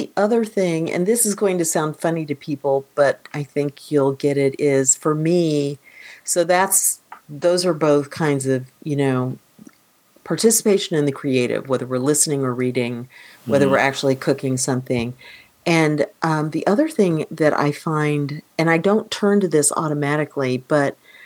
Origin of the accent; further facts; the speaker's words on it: Kansas, United States; also born or lived in Missouri / Texas; I grew up in Kansas and Missouri where, of course, you have beans in your chili. And then I came to Texas